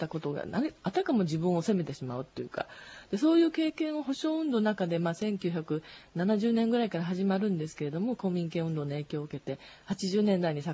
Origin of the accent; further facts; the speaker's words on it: Kobe, Hyogo, Japan; 私もともと神戸市 の、 あの生まれ育ちで18までずっと神戸にいたんですね。